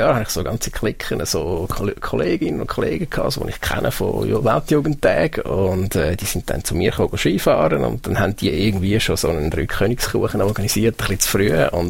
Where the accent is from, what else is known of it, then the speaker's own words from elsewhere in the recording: Zurich, Switzerland; privat bin ich ein Zürcher, oder, wie man gehört. Oder? Also ich bin dort aus Oerlikon, das ist jetzt nicht unbedingt der Zürichberg, auch, sondern so ein ganz normales Quartier, eigentlich ein Arbeiterquartier. Und ich bin dort auch in einem Zürcher Gymi in der Schule